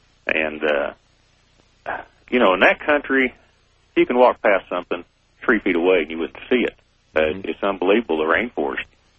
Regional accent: Kansas, United States; I'm from Kansas.

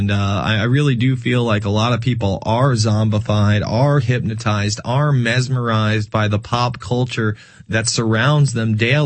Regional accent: New York, United States; now in Texas, United States; I'm from New York, so I'm used to the Yankees fans and that kind of like rampant, yeah, we're number one, we're the best.

